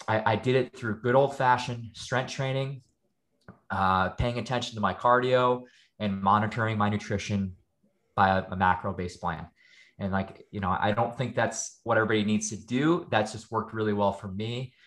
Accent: Scranton, Pennsylvania, United States; And I grew up in Scranton, Pennsylvania, where we don't really have a whole lot. You know, people like love it for the office. There's like a bar in every corner.

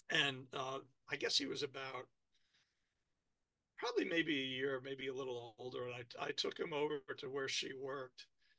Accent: New York, United States; I'm Irish German from New York.

